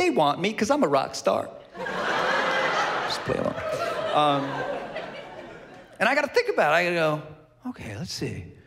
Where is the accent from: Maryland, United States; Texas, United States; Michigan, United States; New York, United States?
New York, United States; Bronx; See, I grew up in the Bronx, and one thing I learned growing up in the Bronx